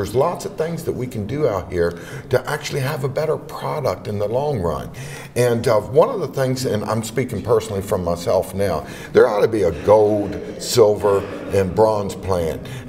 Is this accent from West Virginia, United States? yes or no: yes; West Virginia, United States; See, I'm from the Eastern Panhandle, and you don't work at convenience stores there for minimum wage.